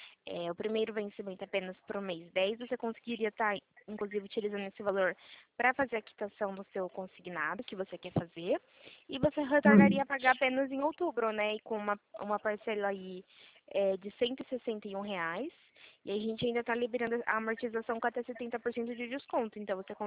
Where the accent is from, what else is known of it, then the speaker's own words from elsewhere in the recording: São Paulo, Brazil; Sou aqui do interior de São Paulo.